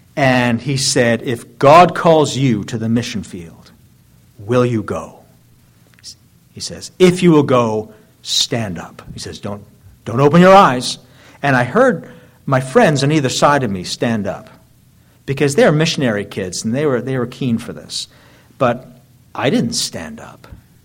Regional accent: Scotland, United Kingdom; So as a Scotsman, that just tipped the scales.

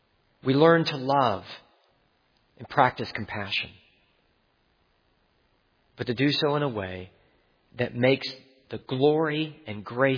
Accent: the South, United States; Again, I grew up in the South. It was very clear.

